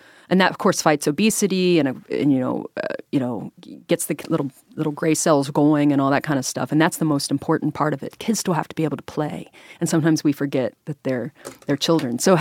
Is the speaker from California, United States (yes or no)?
no; Peebles, Ohio, United States; So as opposed to saying, I'm from Peebles.